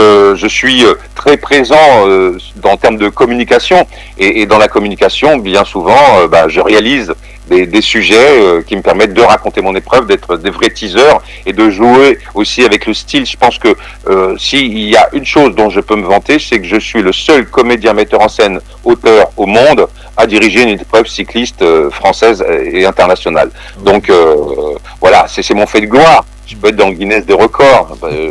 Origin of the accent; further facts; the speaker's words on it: Aubagne, Provence-Alpes-Côte d'Azur, France; Je viens d'Aubagne, moi, Aubagne en Provence.